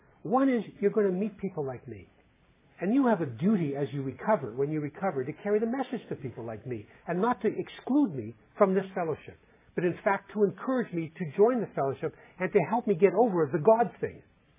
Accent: Winnipeg, Manitoba, Canada; In Winnipeg, my hometown

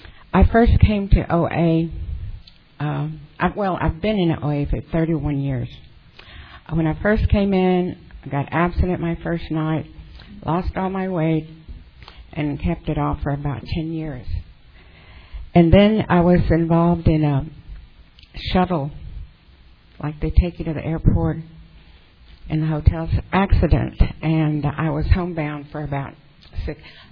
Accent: Texas, United States; I'm from Texas, the Houston, Galveston area

